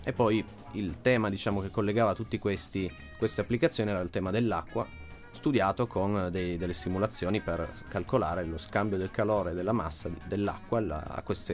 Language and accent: Italian; Riva presso Chieri, Piedmont, Italy; Sono originario qua dei dintorni, appena oltre le colline di Superga, sono di Riva presso Chieri.